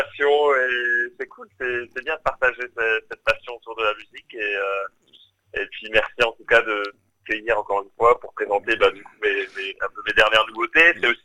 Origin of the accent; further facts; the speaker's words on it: Grand Est, France; Et j'ai grandi en fait dans cette culture franco-allemande à deux pas de la frontière allemande.